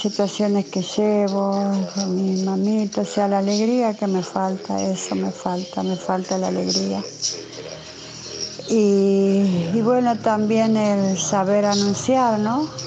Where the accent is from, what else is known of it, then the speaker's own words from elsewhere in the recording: Tucumán, Argentina; de Tucumán.